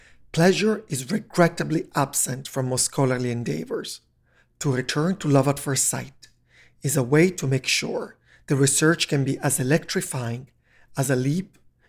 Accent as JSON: {"language": "English", "country": "Italy", "tie": "born or raised there", "said": "I grew up in Italy, a country that has turned the idea that walking into the world and meeting love from everyone, everywhere, is an actual thing."}